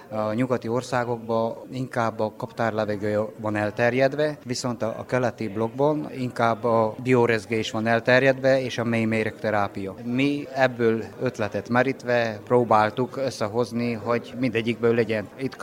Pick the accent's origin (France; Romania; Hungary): Romania; Gheorgheni, Harghita; Gyergyószé Miklósról jöttem, mint méhész.